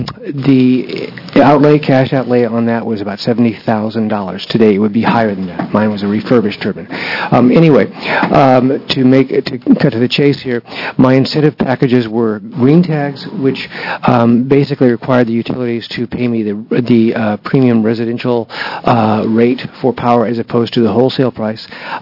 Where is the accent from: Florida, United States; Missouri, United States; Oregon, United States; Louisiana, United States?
Oregon, United States; Hood River; I'm from Hood River.